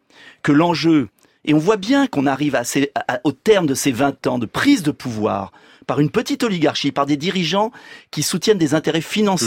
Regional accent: France; je suis français, je suis gaulliste, je suis un gaulliste social

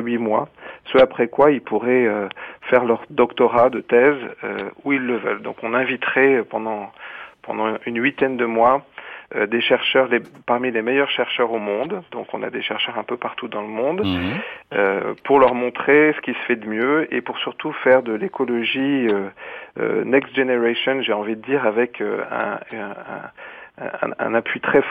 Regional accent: France; Parce que je suis français, évidemment.

